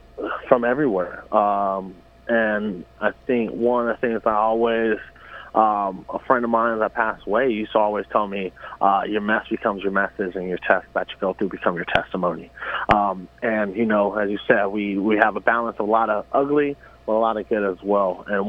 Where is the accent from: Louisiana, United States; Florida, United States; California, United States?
California, United States; Chico; I grew up here in Chico and I haven't been a lot of places. I haven't traveled too many places.